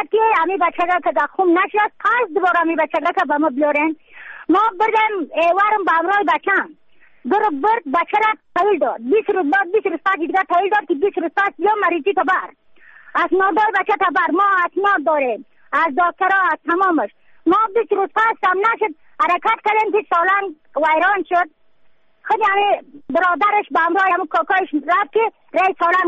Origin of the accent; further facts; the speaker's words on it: Badakhshan, Afghanistan; از بدخشان هستم، مرکز بدخشان، ولسوالی یفتلی پایان، قیره وینگ.